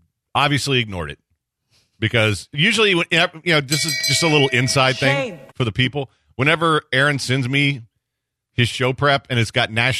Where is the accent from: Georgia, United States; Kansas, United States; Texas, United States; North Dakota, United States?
Texas, United States; Hitchcock; Friday we'll be down at the BTR Cajun Throwdown in Hitchcock, which is basically pissing distance from my hometown.